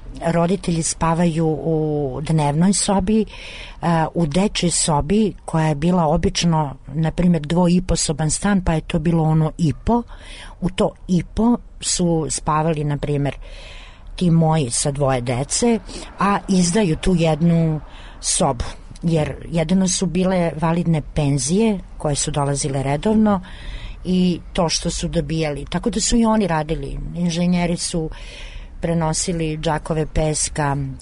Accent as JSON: {"language": "Serbian", "town": "Kragujevac", "region": "Šumadija and Western Serbia", "country": "Serbia", "tie": "born or raised there", "said": "pošto sam ja rodom iz Kragujevca, ti moji školski drugovi i drugarice tih 90-ih"}